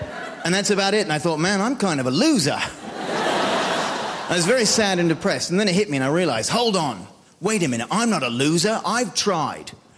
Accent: Australia; No, I'm actually from Australia.

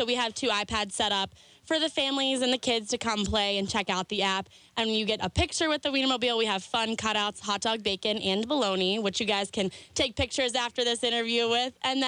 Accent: Pennsylvania, United States; Especially since I'm from Pennsylvania, I've never been out to the West Coast, so I'm welcomed here in South Dakota.

